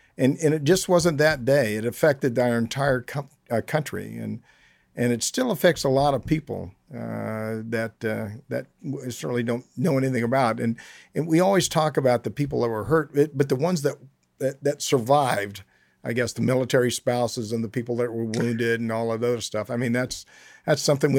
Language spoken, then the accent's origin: English; United States; I'm an American, I love this country